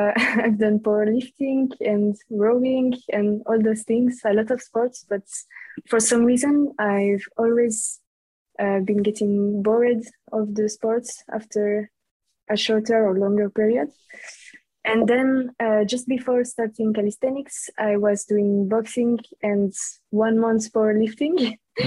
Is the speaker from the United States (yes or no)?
no; Romandy, Switzerland; English is a second language; I'm from Switzerland, from the French part, and I'm 19 years old.